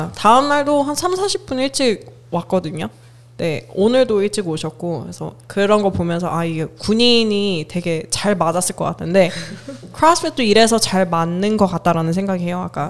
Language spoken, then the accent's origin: Korean; United States; Korean is a second language; 저희는 미국 사람이라서